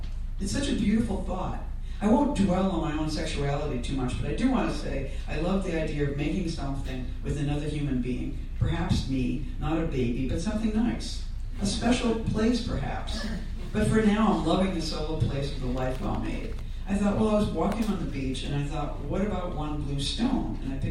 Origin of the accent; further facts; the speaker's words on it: Massachusetts, United States; I began my week of relaxing and working and being in my home state.